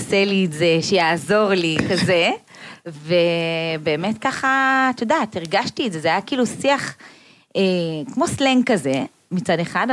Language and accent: Hebrew; Jerusalem, Jerusalem District, Israel; born or raised there